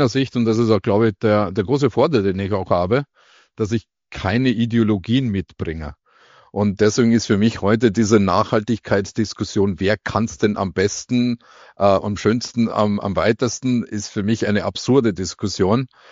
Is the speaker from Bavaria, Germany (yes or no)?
yes; Bavaria, Germany; born there; also born or lived in Regensburg; Ich bin gebürtiger Bayer, vielleicht um das vorab auch sprachlich noch zu untermauern, unschwer zu erkennen.